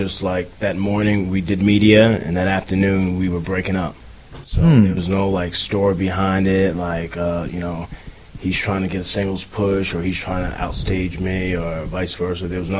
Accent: Union, New Jersey, United States; She's from Union City. I'm from Union.

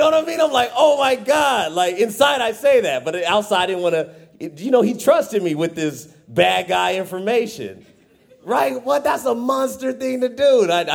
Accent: Fresno, California, United States; Like, I'm from, not in my town, I'm from Fresno.

